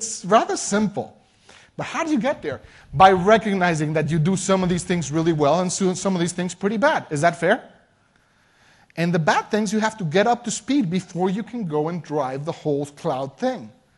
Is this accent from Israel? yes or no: no; Mexico; I mean, look, I come from Mexico